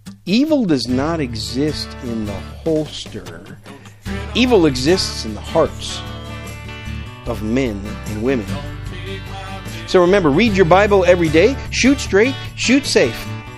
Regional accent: Wisconsin, United States; I grew up in Wisconsin. Of course, when I was growing up in Wisconsin, concealed carry of handguns was not allowed.

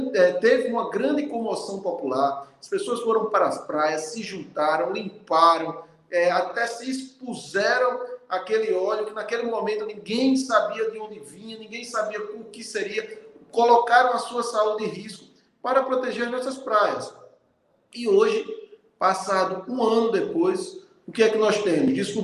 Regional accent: Alagoas, Brazil; você que é pernambucano e eu que sou alagoano

